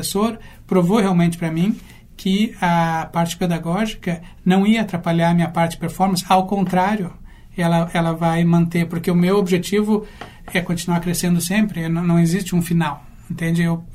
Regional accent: Brazil; also born or lived in Russia; now in United States; a minha identidade cultural como brasileiro, de família italiana, nossa família toda veio da Itália, e tendo passado na Rússia 9 anos e agora nos Estados Unidos

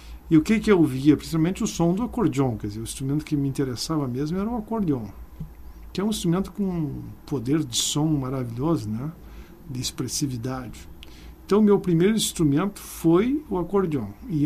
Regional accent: Vacaria, Rio Grande do Sul, Brazil; also born or lived in Bom Jesus; Eu nasci em Bom Jesus, na fazenda em Bom Jesus. Mas eu fui para o colégio em Vacaria. Meu pai depois comprou uma casa em Vacaria.

